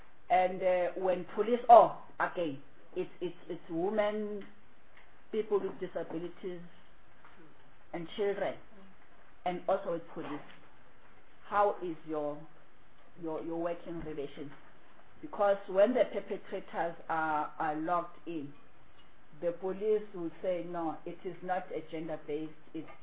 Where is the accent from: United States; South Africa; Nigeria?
South Africa; Gauteng; I'm from Gauteng.